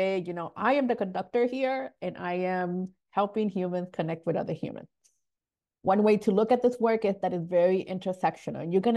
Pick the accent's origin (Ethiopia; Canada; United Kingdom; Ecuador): Ecuador; now in West Palm Beach, United States; I am originally from Ecuador.